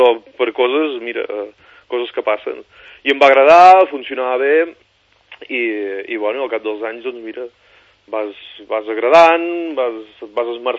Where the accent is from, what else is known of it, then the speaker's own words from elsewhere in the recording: Aiguaviva, Catalonia, Spain; also born or lived in Mallorca; jo soc d'Aigua Viva, que és un poble que està a Girona, val? Per part d'avis paterns, els meus avis paterns eren andalusos, però per part de mares són d'aquí, de la Baixa Garrotxa, diguéssim. He estat molts anys visquent a Mallorca